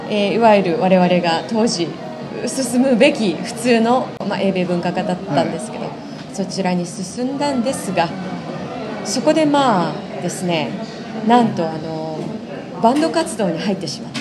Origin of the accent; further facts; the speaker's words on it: Kurashiki, Okayama, Japan; 10歳で、私地元倉敷なんですけど、